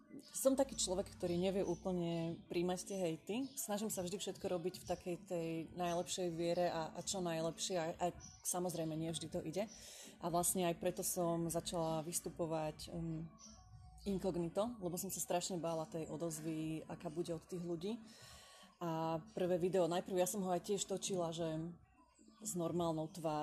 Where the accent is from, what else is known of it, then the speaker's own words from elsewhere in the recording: western Slovakia, Slovakia; Pochádzam zo západného Slovenska, ale viac by som to asi nekonkretizovala.